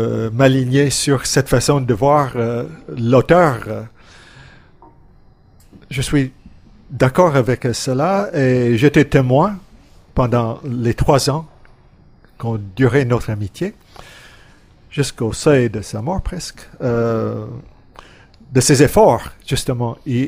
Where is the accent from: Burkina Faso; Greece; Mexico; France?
Greece; first language Greek; French is a second language; now in Montréal, Canada; Je venais de m'installer à Montréal, je suis parti de la Grèce. Je parlais le grec, je me suis installé à McGill